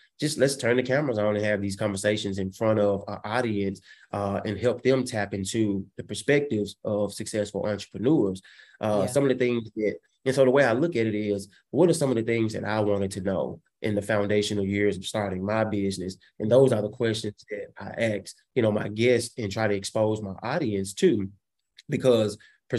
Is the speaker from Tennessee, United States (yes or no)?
yes; Memphis, Tennessee, United States; So I come from Orange Mound.